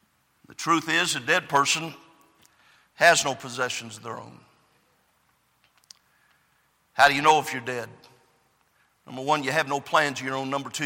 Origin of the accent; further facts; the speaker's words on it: California, United States; I grew up in California, we didn't know anything about hockey.